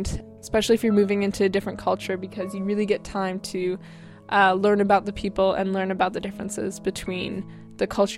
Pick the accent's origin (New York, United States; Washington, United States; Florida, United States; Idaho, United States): Washington, United States; Seattle; I mean, I'm definitely from Seattle, right? I was born here and everything.